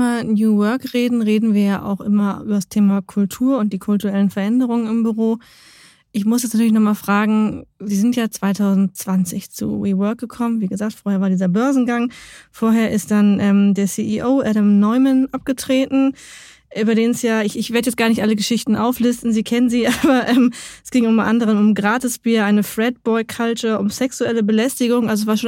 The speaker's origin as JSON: {"language": "German", "region": "Lower Saxony", "country": "Germany", "said": "ich komme aus Niedersachsen."}